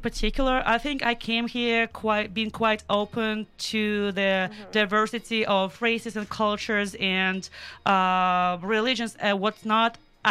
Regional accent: Belarus; I'm not real white, I'm from Belarus

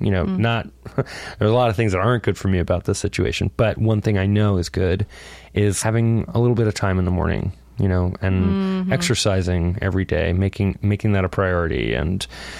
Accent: Indialantic, Florida, United States; This is in Indian Atlantic, Florida, which is near Melbourne

